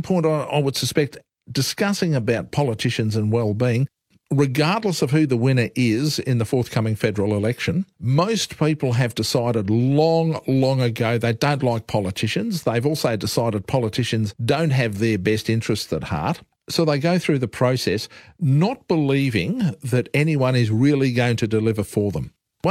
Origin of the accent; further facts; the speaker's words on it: Australia; how happy are you as an Australian?